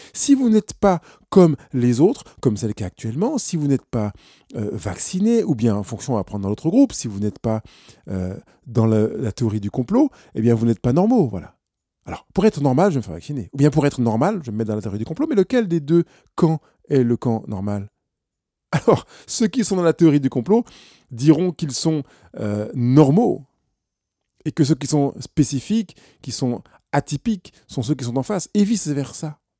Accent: Grand Est, France; je viens d'Alsace, je suis un Alsacien. Et en même temps, je me rends compte que je ne suis pas qu'un Alsacien.

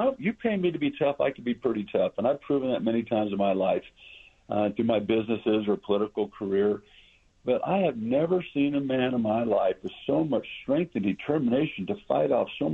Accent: North Las Vegas, Nevada, United States; And so when I found out my little hometown was going to be, you know, taken over, they were going to cut North Las Vegas in half.

